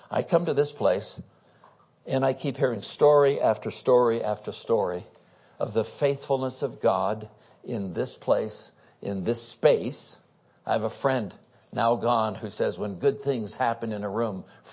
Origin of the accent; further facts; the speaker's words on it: Oakland, California, United States; I grew up in Oakland, California. Went to Cal Berkeley, transferred to another college, married Ruth, went off to Wheaton Grad School.